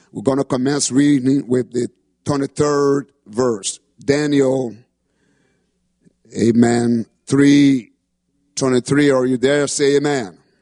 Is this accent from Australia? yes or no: no; Liberia; You know, I'm from Liberia, West Africa.